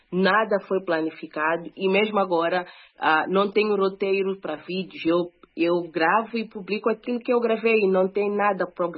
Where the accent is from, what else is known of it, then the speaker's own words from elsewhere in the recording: Mozambique; eu sendo moçambicana